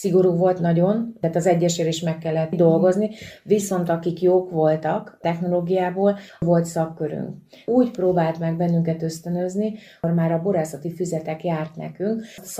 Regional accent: Bácsalmás, Bács-Kiskun, Hungary

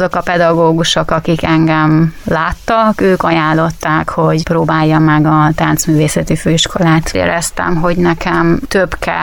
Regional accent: Vojvodina, Serbia; Újvidék mellett egy kis faluban nőttem fel, Újvidékre mindig beutaztam, családi ház, udvar, kutya, macska, tér, levegő

